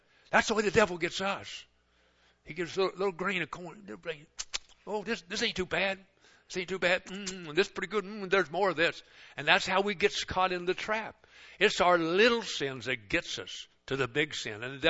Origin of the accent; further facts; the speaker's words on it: Kentucky, United States; I started going to a Baptist church down where I grew up in Kentucky, the back of state.